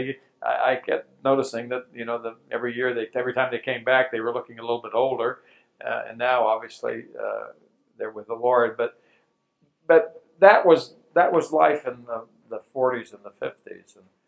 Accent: Maine, United States; And I grew up in Maine, so which doesn't perhaps mean much to you, but if you know the map of the U.S., Maine is up in the top right-hand corner.

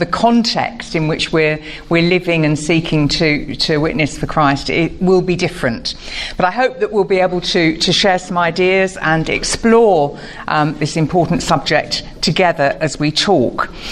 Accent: United Kingdom; accent: posh; as you can tell from my incredibly posh accent, although it's not as posh as my colleague over there, but we'll leave that for the moment, that I'm from the UK.

